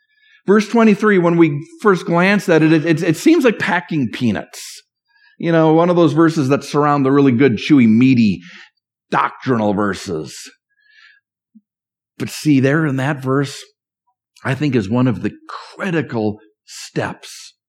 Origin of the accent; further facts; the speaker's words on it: Minnesota, United States; moved away; also born or lived in New Jersey; I remember growing up in Minnesota and moving to New Jersey for the first time